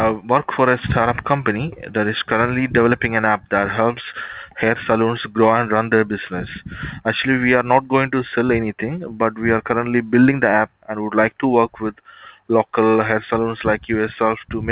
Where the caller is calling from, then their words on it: Los Angeles, California, United States; I'm calling from West Los Angeles, our company located in West Los Angeles.